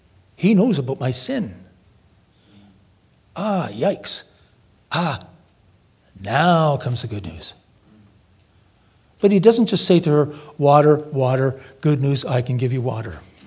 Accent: Canada; now in Limerick, Ireland; I'm a Christian from Canada, now living in Limerick.

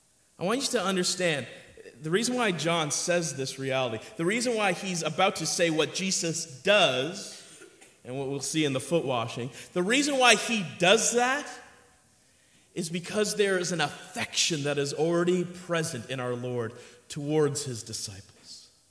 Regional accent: India; Never understood that term, Indian style. I'm Indian. I never sat that way

